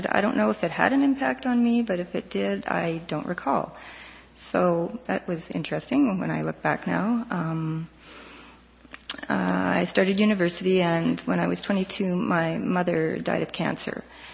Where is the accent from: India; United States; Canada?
Canada; Winnipeg, Manitoba; I grew up in East Kildonan, not very far from here, and I was baptized in the United Church, Wesley United, which is now Emmanuel United on Kimberley, also not far from here.